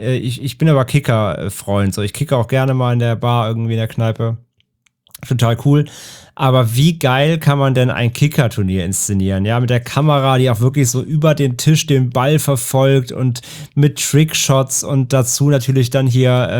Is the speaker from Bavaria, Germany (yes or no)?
no; Hamburg, Germany; gerade als Hamburger selbst oder als Hamburg-Fan